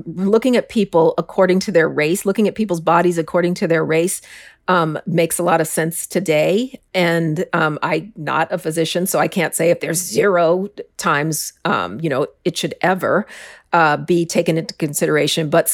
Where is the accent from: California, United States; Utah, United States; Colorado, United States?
Colorado, United States; Denver; Is I grew up in Denver, which is the Mile High City.